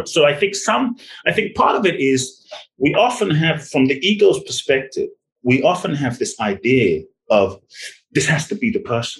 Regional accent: London, United Kingdom; I grew up in London, so I grew up with soccer.

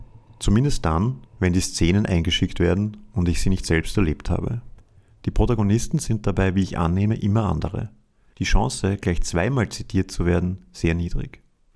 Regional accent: Vienna, Austria; weil ich als Wiener Alltagspoeter natürlich Wien nie verlasse

